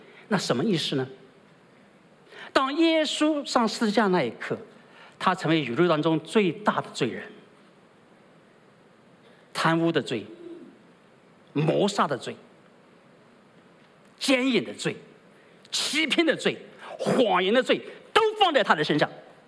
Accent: China; 对我们中国人来说，讲这种大话的人是有的

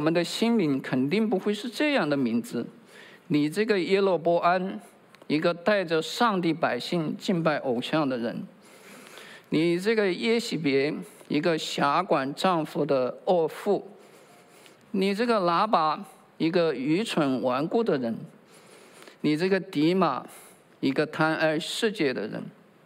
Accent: China; 好像我们中国人也这么讲，是吧？

